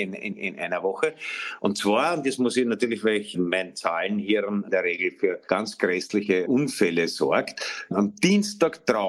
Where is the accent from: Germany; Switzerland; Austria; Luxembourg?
Austria; Und als Österreicher kann man sagen